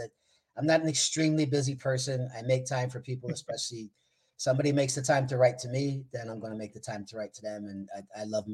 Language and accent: English; New Jersey, United States; I'm from Jersey.